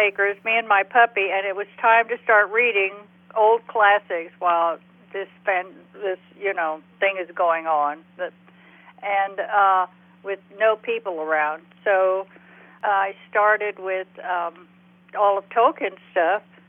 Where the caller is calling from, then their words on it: Tennessee, United States; I'm calling from Northeast Tennessee, from Clinch Mountain.